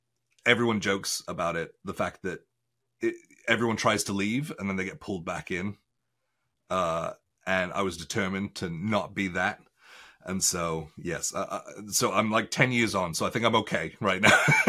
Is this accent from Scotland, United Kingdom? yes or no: no; Wales, United Kingdom; moved away as an adult; also born or lived in Australia; So I'm Welsh, born and raised in Wales in the UK.